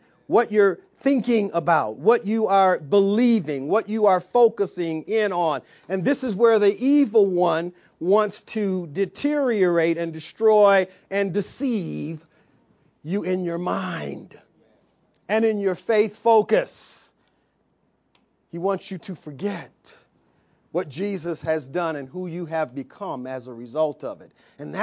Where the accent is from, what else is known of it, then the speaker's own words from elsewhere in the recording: Saginaw, Michigan, United States; My old house, the house I grew up with in Saginaw, Michigan, my whole family was raised there. We all grew up there.